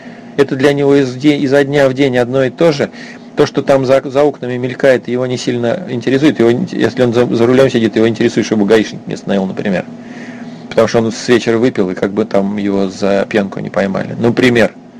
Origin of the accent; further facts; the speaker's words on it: Nizhny Novgorod, Nizhny Novgorod Oblast, Russia; вот я из Нижнего Новгорода родом